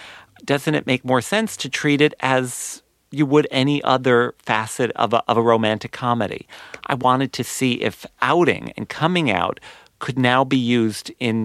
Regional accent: New Jersey, United States; Also, I grew up in New Jersey, so rather than dividing the world into gay and straight, or even into men and women, I tended to separate everyone into people from New Jersey and people from New York.

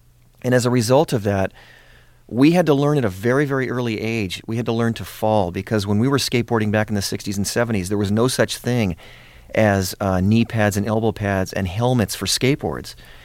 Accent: Los Angeles, California, United States; born or raised there

